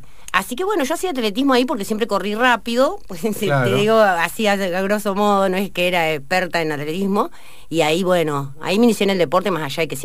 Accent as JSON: {"language": "Spanish", "region": "Montevideo", "country": "Uruguay", "also_born_or_lived": "Cutral Có", "moved": "yes", "lives_now": "Argentina", "said": "Soy de Montevideo. Vine acá por razones laborales de mis papás."}